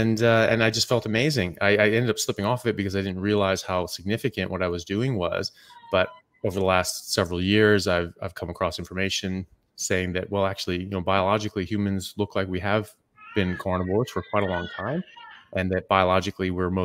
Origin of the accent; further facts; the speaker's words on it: United States; now in Perth, Australia; So I'm an American medical doctor. I'm currently practicing in Perth, Australia, in my residency for neurosurgery